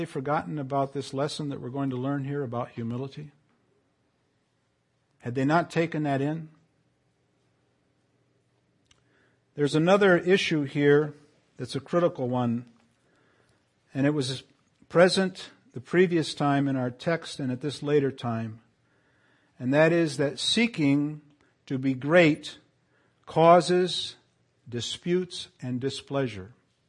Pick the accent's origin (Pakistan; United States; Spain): Spain; Canary Islands; I remember growing up in the Canary Islands in the 50s when all of the services were in Latin.